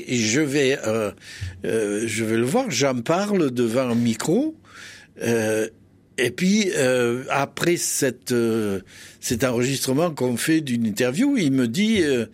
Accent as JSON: {"language": "French", "town": "Carcassonne", "region": "Occitanie", "country": "France", "said": "c'était une période magnifique pour moi parce que je venais de Carcassonne, je découvrais..."}